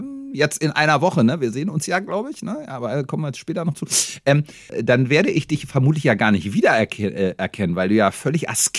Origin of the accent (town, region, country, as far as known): Germany; born or raised there